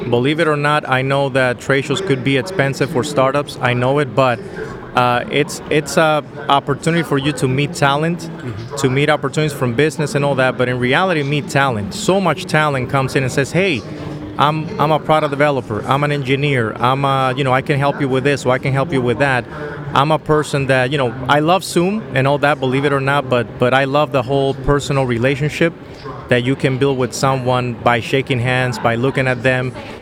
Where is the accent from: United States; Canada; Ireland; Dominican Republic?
Dominican Republic; Since I'm originally born and raised in the Dominican Republic